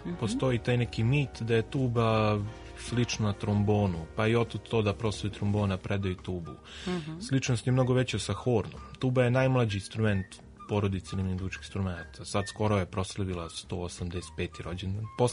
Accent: Pančevo, Vojvodina, Serbia; Ja sam iz Pančeva i u Pančevu sam završio muzičku školu, Jovan Bandur.

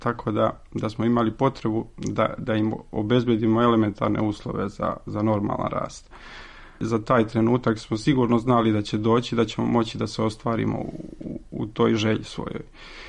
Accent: Užice, Zlatibor District, Serbia; Ja sam inače iz Užica.

